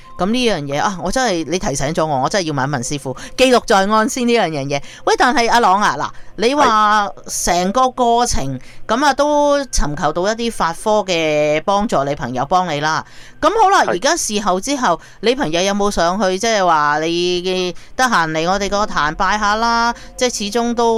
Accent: China; 我哋講翻自己中國啦。我哋中國人好興請啲咩土地啊

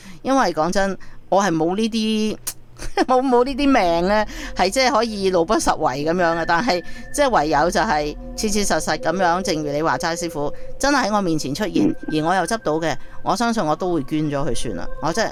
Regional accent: Canada; 譬如好似我哋加拿大人五蚊啊、十蚊啊、一百蚊啊咁样

